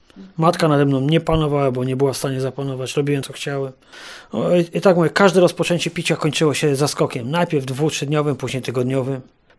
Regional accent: Lower Silesian Voivodeship, Poland; Jestem z Dolnego Śląska, pochodzę z małej miejscowości Podwrocławia.

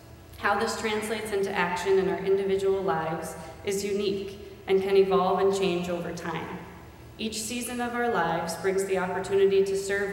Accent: East Woodstock, Connecticut, United States; I was raised in the East Woodstock Congregational Church in the quiet corner of northeastern Connecticut.

